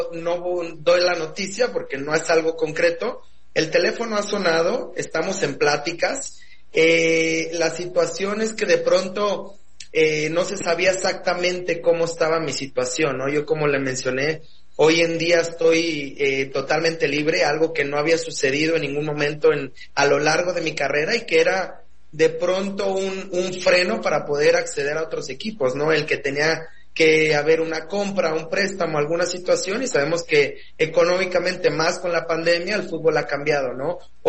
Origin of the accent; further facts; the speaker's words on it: Mexico; moved away as an adult; algún día quiero regresar a México y reafirmar y ser y dejar una huella también en mi país.